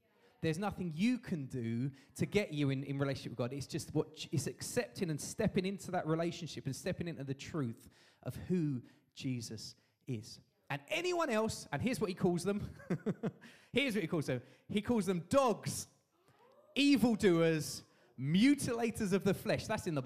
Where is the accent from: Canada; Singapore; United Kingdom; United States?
United Kingdom; I'm also acutely aware that I'm British.